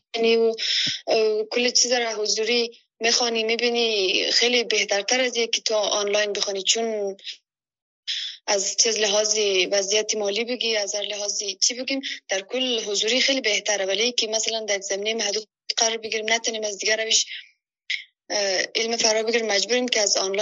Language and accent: Persian; Afghanistan; now in Kabul, Afghanistan; خصوصا ما شخصا که از ولایت کندی هستم، در ولایت ما اینترنت در منطقه که ما زندگی میکنیم کار نمیده. در مو خاطر من در کابل هستم